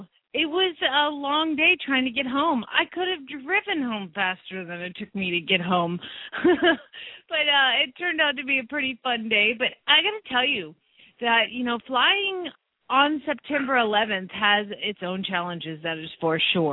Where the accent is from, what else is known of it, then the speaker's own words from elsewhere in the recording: Phoenix, Arizona, United States; from Phoenix, Arizona